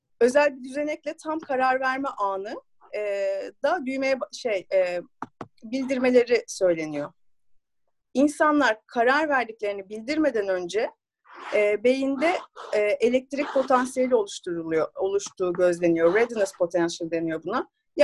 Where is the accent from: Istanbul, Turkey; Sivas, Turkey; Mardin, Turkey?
Istanbul, Turkey; Suadiye; 36 yaşındayım. Suadiye'de doğdum, büyüdüm.